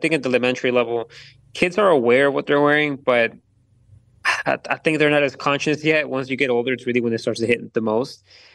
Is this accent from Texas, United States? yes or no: yes; Dallas, Texas, United States; But I grew up in Oak Cliff. If you are familiar with Oak Cliff and communities like Oak Cliff, people just know how big sneaker culture is.